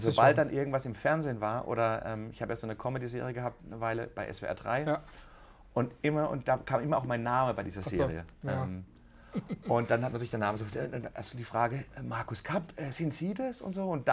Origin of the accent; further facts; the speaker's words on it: Offenburg, Baden-Württemberg, Germany; Also erstmal, ich komme ja aus Offenburg, genau in der Mitte.